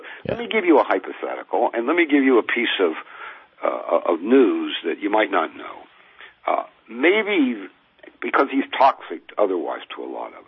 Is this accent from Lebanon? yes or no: no; Kentucky, United States; also born or lived in Indiana / Florida / New Jersey; now in New York, United States; But I grew up in Kentucky, was educated in Indiana, lived in Florida, taught in New Jersey, live in New York.